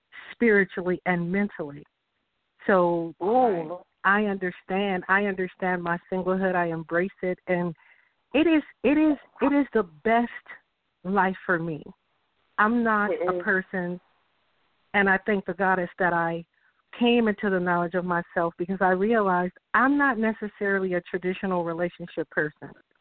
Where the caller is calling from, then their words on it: California, United States; I'm calling from California.